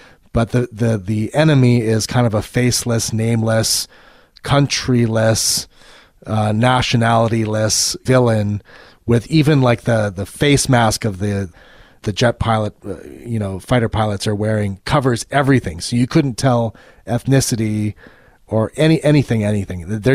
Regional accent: Canada; as the listener knows, and you know, I'm not an American, I'm a Canadian.

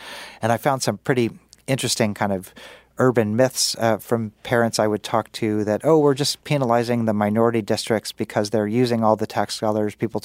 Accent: Kansas City, Kansas, United States; I mean, as you mentioned, Kansas, I'm from Kansas City, and I kind of saw this happening as I was growing up.

